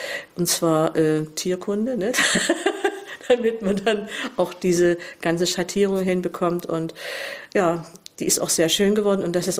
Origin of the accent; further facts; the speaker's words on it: Dresden, Saxony, Germany; ich habe in Dresden ja auch gelernt. Ich komme ja auch von da. Ich komme aus Pillnitz